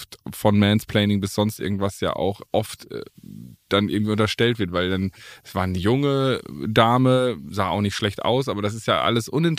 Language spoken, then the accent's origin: German; Paderborn, North Rhine-Westphalia, Germany; wir haben gestern in Paderborn gespielt, meine Heimat.